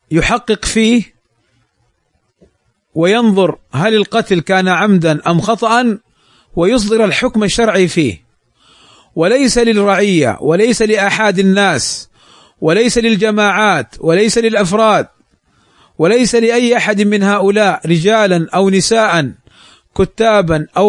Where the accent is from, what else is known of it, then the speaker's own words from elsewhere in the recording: Morocco; انتشر الصفحات ونداءات بالثورة والانقلاب في بلدنا المغرب